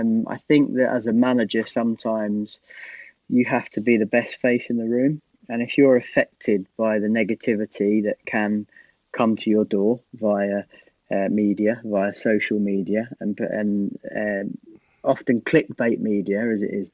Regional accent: Newmarket, East of England, United Kingdom; born there; I was born in Newmarket, so Ipswich and Norwich and Cambridge United were sort of the closest clubs around.

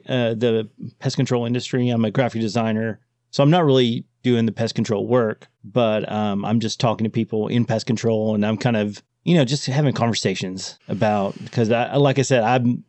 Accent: Southern United States, United States; how I'm from the South and I try not to sound too redneck when I'm speaking.

